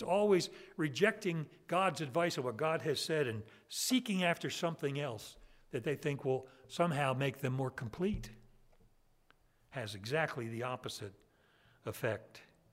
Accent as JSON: {"language": "English", "town": "Ocean City", "country": "United States", "tie": "born or raised there", "said": "as I look at the history of this ship, the Scindia, that I was familiar with as a child growing up in Ocean City"}